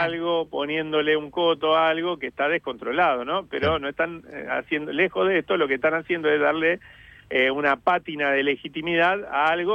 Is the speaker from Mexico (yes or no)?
no; Rosario, Santa Fe, Argentina; puedo decir que yo soy rosarino.